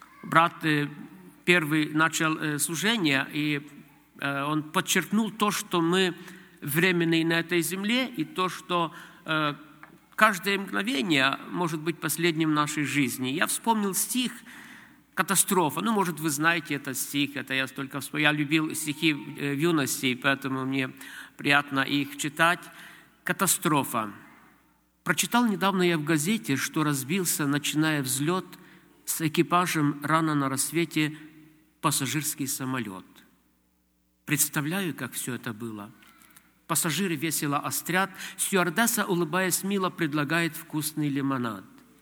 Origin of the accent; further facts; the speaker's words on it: Ukraine; Russian is a second language; Я приехал с Украины, как брат уже объявил. Более 25 лет я служу в румыноязычной церкви. Сам я украинец, люблю свой язык.